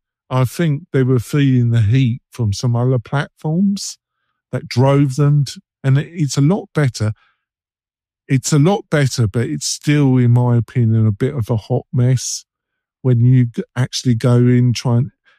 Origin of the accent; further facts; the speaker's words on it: England, United Kingdom; and I'm English, so I need to brighten myself up